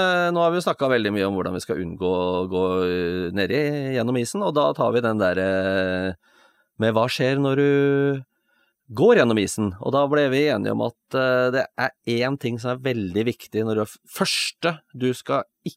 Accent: Moss, Østfold, Norway; for der jeg kommer fra, Moss

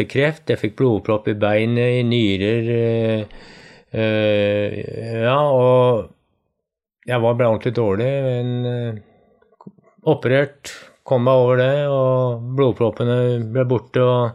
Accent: Oslo, Norway; Når jeg vokste opp, så var jeg på skauen hver eneste helg. Jeg vokste opp nede I Østmarka.

